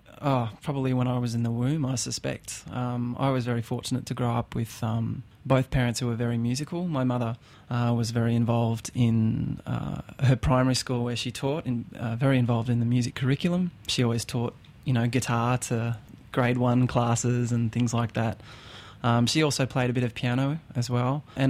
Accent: Australia; But I'm an Aussie pretty much at heart. I was basically living back in Australia by the time I was not even quite 2 years old.

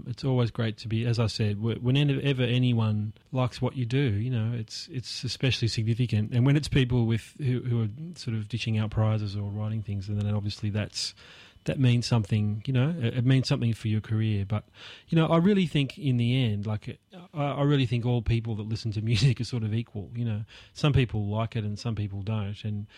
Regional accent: Sydney, New South Wales, Australia; I grew up in Sydney, yeah. Yeah, I grew up in the Sutherland Shire in Oyster Bay. It's my home.

